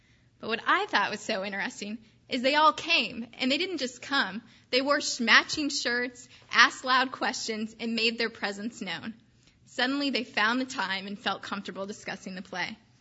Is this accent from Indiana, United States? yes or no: yes; Indiana, United States; since I'm from Indiana, I was really excited that we finally got one started at Indiana University this semester.